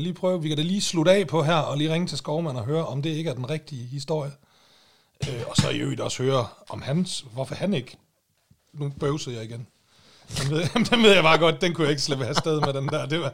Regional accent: Aalborg, North Denmark Region, Denmark; Har du hørt, at mine forældre de flytter fra Aalborg

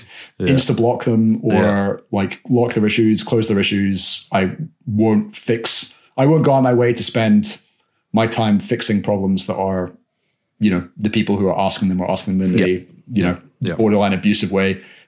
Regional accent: Scotland, United Kingdom; which me being Scottish makes me like cringe unbearably.

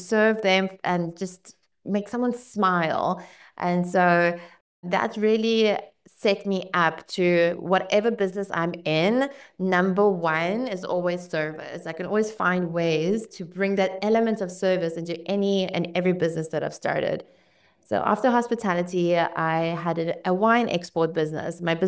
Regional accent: South Africa; also born or lived in Ukraine; I grew up in an immigrant family. So we immigrated from Ukraine to South Africa. I was just 6 years old.

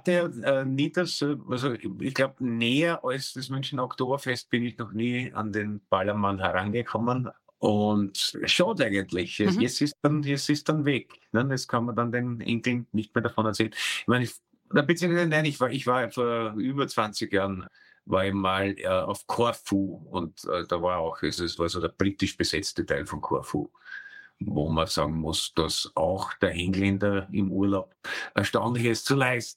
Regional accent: Vienna, Austria; Ja, das, um nicht als Wiener erkannt und geschmäht zu werden.

